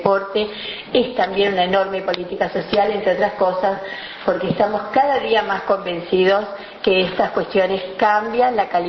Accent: Uruguay; lo que somos los uruguayos

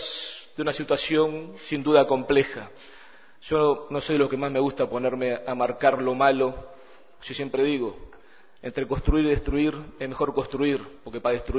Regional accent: Uruguay; poder como uruguayos tener política de Estado

